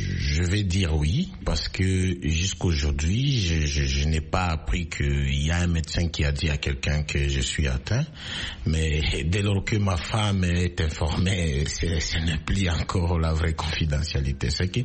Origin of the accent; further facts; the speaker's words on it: DR Congo; Vous savez, chez nous en Afrique et surtout en RDC